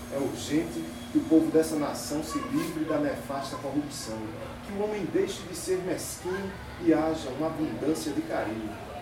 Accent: Pernambuco, Brazil; sou de Pernambuco

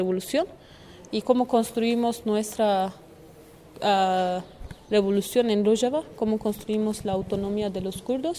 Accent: Turkey; Spanish is a second language; Soy parte de Turquía, llamamos Bakur

